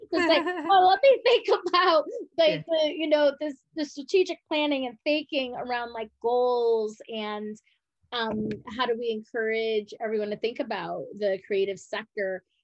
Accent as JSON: {"language": "English", "region": "Connecticut", "country": "United States", "said": "I'm originally from Connecticut. People would be like, oh, Flatlanders."}